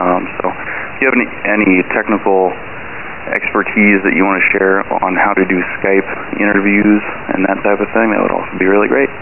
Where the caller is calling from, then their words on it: Sioux Falls, South Dakota, United States; I am from Sioux Falls, South Dakota, here in the U.S.